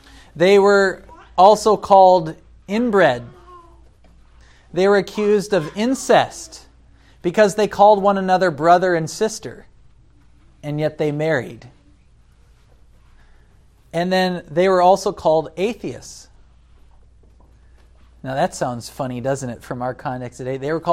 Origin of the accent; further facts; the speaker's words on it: United States; I mean, as an American, we see the same thing in America.